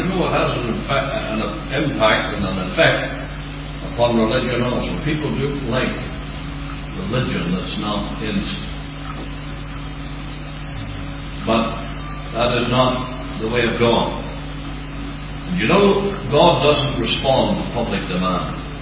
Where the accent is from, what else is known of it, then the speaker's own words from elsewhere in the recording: Ireland; Maybe that's being an Irishman. You get worried when people like you a lot, if you live in Ireland.